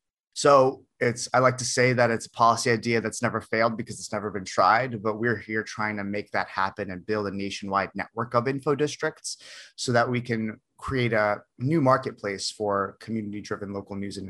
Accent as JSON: {"language": "English", "town": "Bloomfield", "region": "New Jersey", "country": "United States", "tie": "born or raised there", "said": "But if we take my hometown of Bloomfield, New Jersey, my hometown where I live today in Bloomfield, New Jersey"}